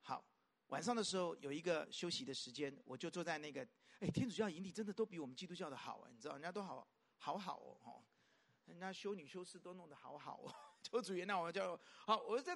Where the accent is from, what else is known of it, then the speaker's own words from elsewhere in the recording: China; 我也是中国人，好不好？